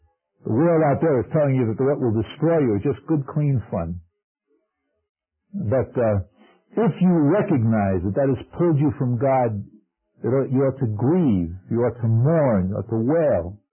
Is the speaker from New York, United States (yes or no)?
yes; New York, United States; When I was a kid growing up in New York, I don't know what they do now, but back then in the arithmetic and mathematics classes